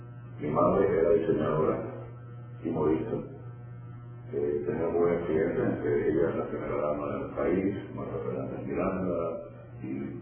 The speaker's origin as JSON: {"language": "Spanish", "town": "El Dorado", "country": "Cuba", "tie": "born there", "said": "Nací en El Dorado, Cuba, en septiembre 21 de 1947."}